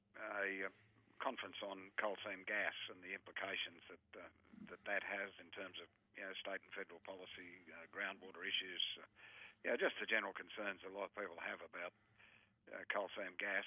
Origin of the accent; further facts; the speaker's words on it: Quirindi, New South Wales, Australia; born there; Well, I was born in New England. I've lived most of my life in New England, other than some time that I've spent overseas, but I was actually born in Quirindi Hospital.